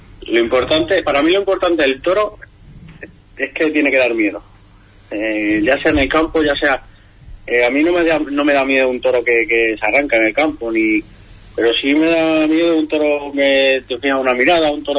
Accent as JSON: {"language": "Spanish", "town": "Huelva", "region": "Andalusia", "country": "Spain", "said": "ustedes que soy de Huelva"}